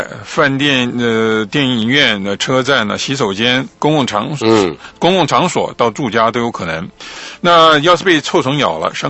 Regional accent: China; 特别是我们中国人喜欢睡的竹床啦、什么之类的

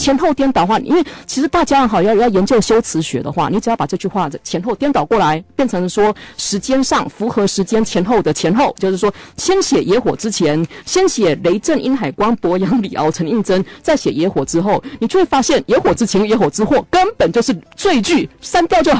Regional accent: Taiwan; 我们是台湾人，我们清楚台湾历史没有啊

